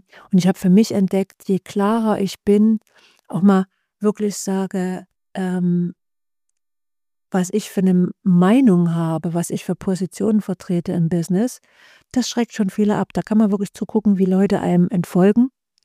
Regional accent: Saxony, Germany; accent: Saxon; Und ich höre ja meinen Dialekt sofort und ich denke immer, den hört auch jeder andere und niemand mag sächsisch.

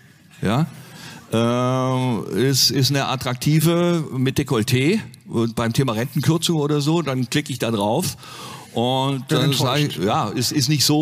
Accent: Nürtingen, Baden-Württemberg, Germany; Kirchheim Tech, da aus der Nähe komme ich hierher, aus Nürtingen. Das ist 10 Kilometer entfernt.

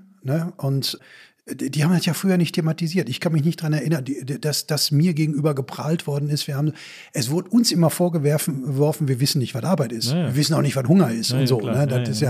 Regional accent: Bochum, North Rhine-Westphalia, Germany; Also in Bochum, da wo ich groß geworden bin, ein bisschen nur 300 Meter weitergegangen

